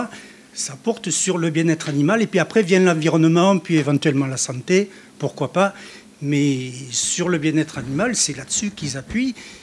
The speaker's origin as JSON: {"language": "French", "town": "Réquista", "region": "Occitanie", "country": "France", "said": "moi je suis de Requista aussi, de l'Edergue précisément"}